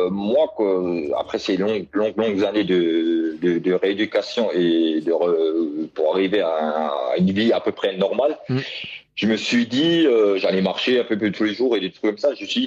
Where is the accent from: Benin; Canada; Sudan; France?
France; Sarreguemines, Grand Est; je refais cette licence handisport au club chez moi à la Sarre, à Sarreguemines.